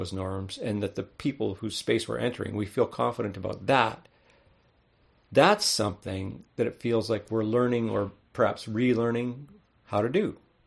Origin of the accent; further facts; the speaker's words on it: Canada; And hey, we're Canadian, so we're pretty good at saying we're sorry, right?